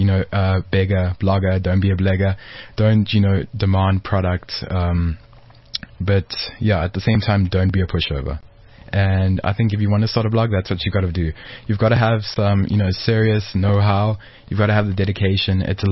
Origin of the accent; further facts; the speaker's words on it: South Africa; listen, I'm from South Africa. This is me. This is what we do.